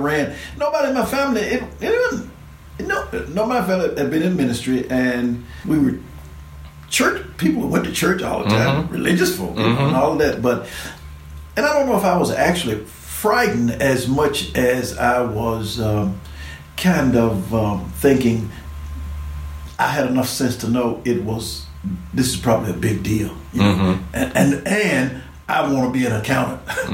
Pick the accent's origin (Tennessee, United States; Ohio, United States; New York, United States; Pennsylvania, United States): Tennessee, United States; Memphis; Memphis, Tennessee. Oh, yeah. Born and raised in Memphis. Went to school in Jackson, Tennessee, but Memphis, Tennessee.